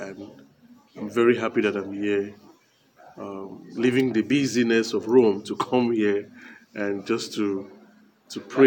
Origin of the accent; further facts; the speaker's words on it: Cameroon; born there; I was born in Cameroon, in Africa, and my vocation is tied to my Christian upbringing, especially by in my family.